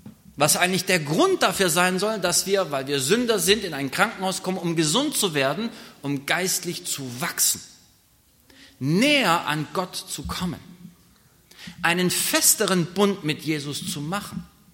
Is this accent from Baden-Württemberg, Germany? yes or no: yes; Kirchheim, Baden-Württemberg, Germany; moved away as an adult; also born or lived in Stuttgart; ich komme eigentlich aus Kirchheim. Eigentlich muss man sagen aus Jesingen, aber Kirchheim war quasi so meine große Stadt, meine große Welt. Ja. Bis ich dann in einem Alter von 20 Jahren dann in die große Großstadt gezogen bin, nach Stuttgart